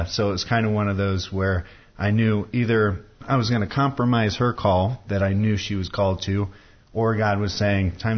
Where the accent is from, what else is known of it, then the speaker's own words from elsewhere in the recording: Urbana, Illinois, United States; I grew up in Urbana, Illinois, and grew up at Weber Street Christian Church.